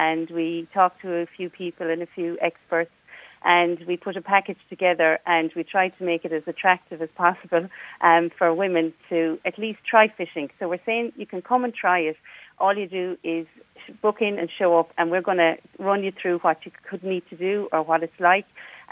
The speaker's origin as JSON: {"language": "English", "town": "Kinvara", "region": "Connacht", "country": "Ireland", "said": "Okay, I'm from Kinvara. Everybody I know is from Kinvara."}